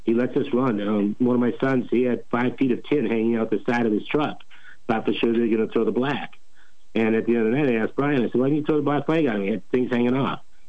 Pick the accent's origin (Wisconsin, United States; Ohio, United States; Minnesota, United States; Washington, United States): Minnesota, United States; Blooming Prairie; Blooming Prairie, Minnesota, where we're from, we had 5 dirt tracks within a 40-mile radius of us. And so I grew up on Saturday nights helping out the local modified drivers on dirt.